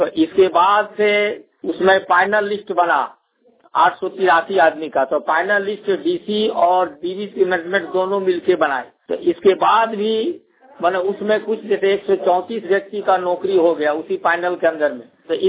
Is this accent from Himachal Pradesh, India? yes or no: no; Jinori, Jharkhand, India; मैं जैसे जिनोरी गांव का रहने वाला हूं, प्रखंड चंद्रपुरा।